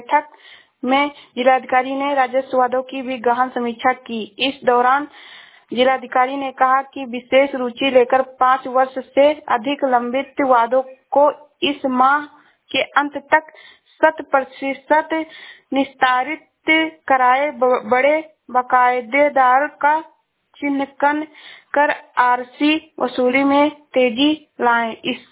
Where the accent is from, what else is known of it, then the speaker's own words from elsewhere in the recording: Uttar Pradesh, India; मैं जिला श्रावस्ती से हूँ।